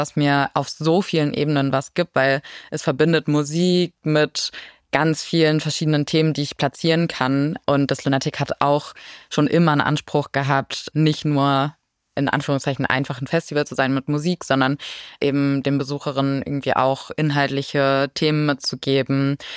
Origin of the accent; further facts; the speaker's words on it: Lower Saxony, Germany; ich komme aus Niedersachsen